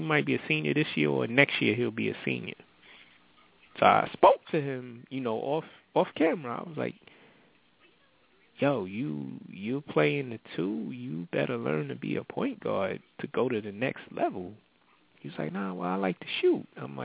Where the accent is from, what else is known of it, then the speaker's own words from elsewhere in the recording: East New York, New York, United States; and he runs a camp in our old neighborhood. And I get to come out. I grew up in East New York, so I get to go back as much as I can